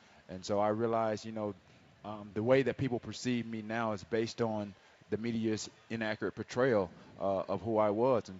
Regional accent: Alexander City, Alabama, United States; when I came from Benjamin Russell High School in Alexander City, Alabama, I wasn't heavily recruited out of high school.

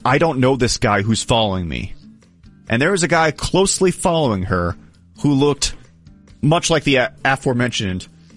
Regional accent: Dallas, Texas, United States; We were probably in the minority in terms of we are from Dallas.

